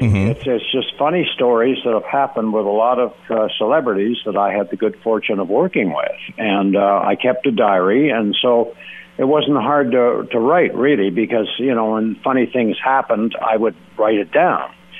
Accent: Ottawa, Ontario, Canada; moved away as an adult; I grew up in Ottawa, Canada. I'm a Canadian

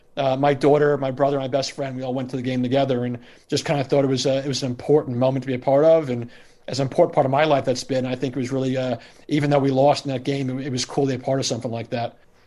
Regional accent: New York, United States; I mean, I grew up in New York. My father was a junior high school basketball coach. He coached at IS 183 in the South Bronx

